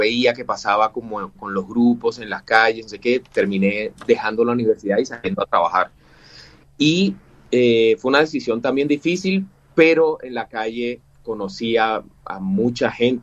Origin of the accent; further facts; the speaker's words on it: Cuba; accent: Cuban; now in Bogotá, Colombia; le cuento a mucha gente que mi acento cubano es otra cosa, casi que nulo, solo me... como que aflora cuando estoy con mi familia, ¿no? Cuando me reúno con mi familia vuelve esto adelante. Entonces, básicamente llegué a Bogotá porque tenía un tío músico